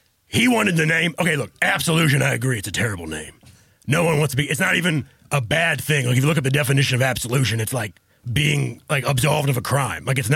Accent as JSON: {"language": "English", "region": "Texas", "country": "United States", "tie": "born or raised there", "said": "Look, I got a wife and kids. I'm a family man. I'm born and raised in Texas."}